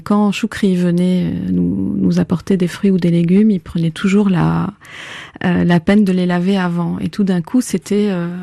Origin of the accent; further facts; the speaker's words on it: Beirut, Beirut Governorate, Lebanon; moi j'ai grandi à Beyrouth, et Beyrouth était coupée en deux, et de part et d'autre de la ligne de démarcation, on vivait dans des quartiers assez cloisonnés, parce que protégés, soit par des murs de sacs de sable, comme c'était le cas dans mon quartier